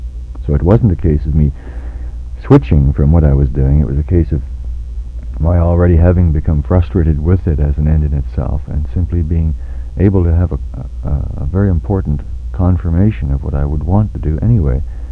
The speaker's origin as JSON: {"language": "English", "town": "Sault Ste. Marie", "region": "Ontario", "country": "Canada", "tie": "born or raised there", "said": "when I came down from Sault Ste. Marie to Toronto, the age of 18, to become a student at the art college."}